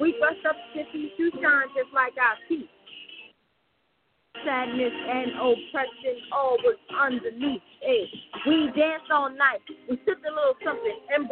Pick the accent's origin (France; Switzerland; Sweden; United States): United States; Baltimore, Maryland; correlations between my hometown of Baltimore and the motherland, specifically Senegal.